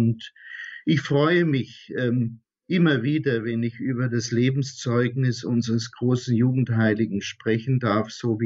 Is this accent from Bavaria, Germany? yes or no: yes; Bavaria, Germany; in der Nähe meiner Heimatstadt zu Gast in Schwarzenfeld.